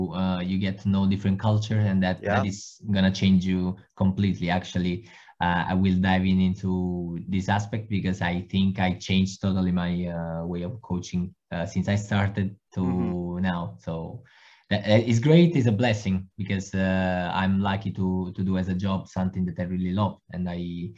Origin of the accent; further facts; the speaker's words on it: Naples, Campania, Italy; which is DK Napoli Basket in my hometown in Naples, South Italy.